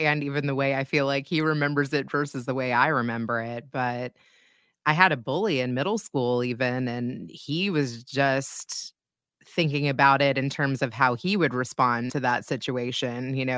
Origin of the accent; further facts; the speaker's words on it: Kentucky, United States; I'm a Jew from Kentucky, or that I'm the only Jew at the Passover retreat from Kentucky